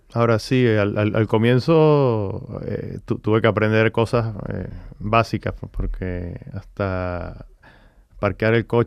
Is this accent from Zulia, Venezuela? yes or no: yes; Maracaibo, Zulia, Venezuela; also born or lived in Caracas; Porque yo soy de Maracaibo, pero viví más de la mitad de mi vida en Caracas, que es la capital de Venezuela.